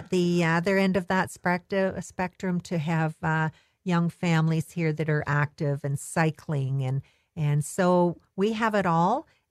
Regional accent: Collingwood, Ontario, Canada; So I'm born and raised in Collingwood, and I've seen many, many changes in our community

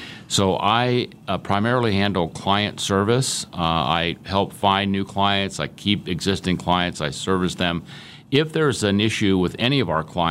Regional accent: Salt Lake City, Utah, United States; born there; Well, I was born in Salt Lake City, Utah.

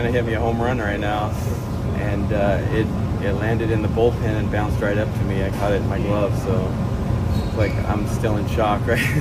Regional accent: Longview, Washington, United States; born there; now in Las Vegas, United States; I live in Las Vegas now. I was born in Longview, Washington. Went to Auburn High School.

